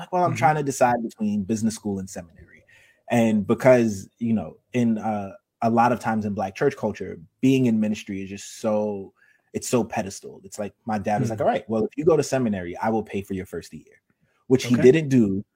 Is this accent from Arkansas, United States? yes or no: no; Brooklyn, New York, United States; So I am from Brooklyn. If you talk to me for more than 10 minutes, you'll hear that at least 5 times.